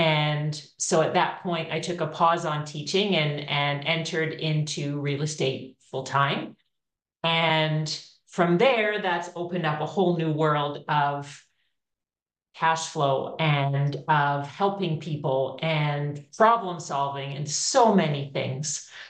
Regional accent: Canada; I am from Canada.

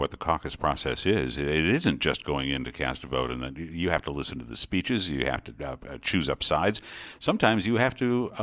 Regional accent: Detroit, Michigan, United States; also born or lived in Illinois; I came from Illinois, originally out of Detroit.

